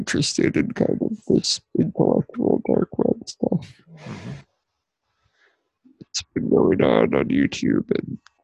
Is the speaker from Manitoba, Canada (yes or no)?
no; Alberta, Canada; I'm from Canada, actually.